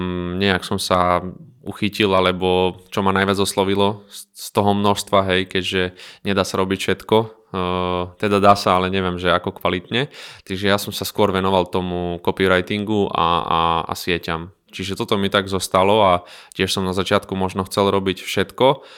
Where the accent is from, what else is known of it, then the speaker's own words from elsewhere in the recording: Krompachy, Košice Region, Slovakia; now in Prešov, Slovakia; som originál Spišiak z mesta Krompachy, kde som sa aj narodil. No a v podstate, čo sa týka môjho pôsobenia v Prešove, tak som tam od svojho štúdia na vysokej škole, čiže v roku 2010, tak už asi nejakých 13 rokov som tam.